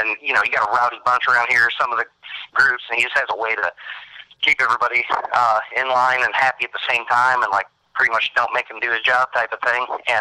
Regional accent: Markleville, Indiana, United States; born there; I was born in Markleville, Indiana, up by Pendleton.

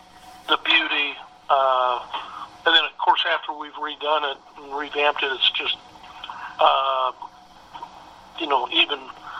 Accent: Winchester, Indiana, United States; I was born in Winchester, Indiana in 1949.

